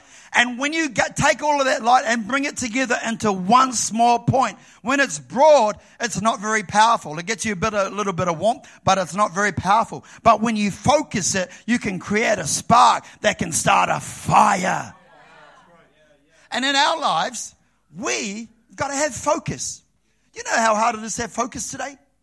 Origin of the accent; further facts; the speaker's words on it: New Zealand; You know, I grew up in New Zealand.